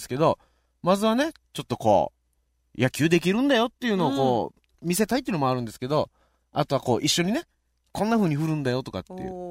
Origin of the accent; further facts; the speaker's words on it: Okinawa, Japan; 自分のことを知ってほしいということで、自分の地元をちょっと中心にね、紹介していこうかなと、